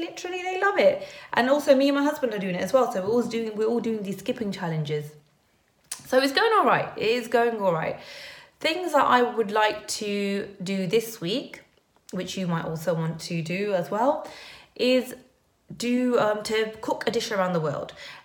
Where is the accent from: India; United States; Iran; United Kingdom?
India; It's you know, I'm Indian, and it's very important part of Indian history, and they're not going to be taught that at school.